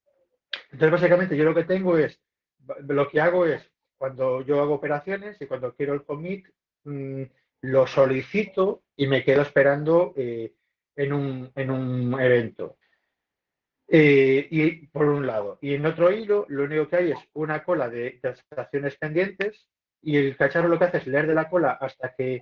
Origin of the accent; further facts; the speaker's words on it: Spain; soy un tío español que no se sabe quién soy y esas cosas